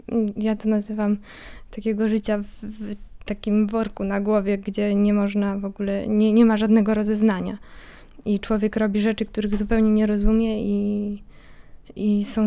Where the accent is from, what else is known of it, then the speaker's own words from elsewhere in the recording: Lublin Voivodeship, Poland; now in Łódź, Poland; Pochodzę z Lubelszczyzny, z niewielkiej wsi pod Kraśnikiem. I tak właśnie tam spędziłam najmłodsze lata swojego życia. Tam właśnie narodziła się moja wiara.